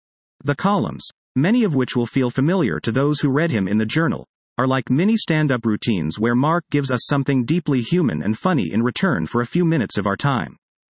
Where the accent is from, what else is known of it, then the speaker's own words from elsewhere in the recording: Montreal, Quebec, Canada; growing up in Montreal, where laughing among friends was a full-time activity, no one kept a straight face.